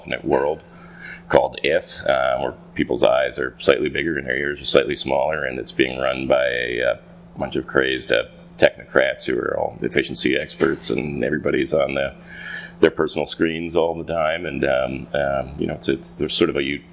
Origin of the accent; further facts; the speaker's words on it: Briarcliff, New York, United States; So I'm about 20 minutes away from where I grew up in Briarcliff.